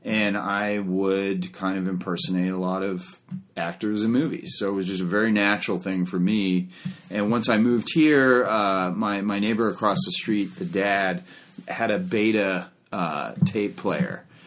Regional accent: Zimbabwe; I growing up in Zimbabwe

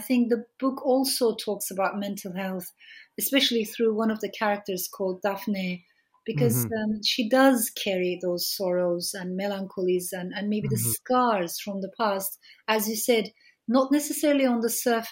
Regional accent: Turkey; I was raised partly by them or surrounded by them growing up in Turkey.

